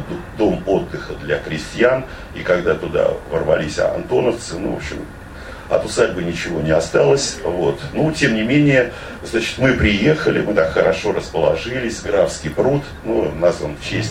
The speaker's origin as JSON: {"language": "Russian", "town": "Ulan-Ude", "region": "Buryatia", "country": "Russia", "tie": "born or raised there", "said": "Через год этот двухтомник дошел до моего родного города Улан-Удэ, и в 1993 году, будучи в Улан-Удэ, мне посчастливилось купить этот двухтомник"}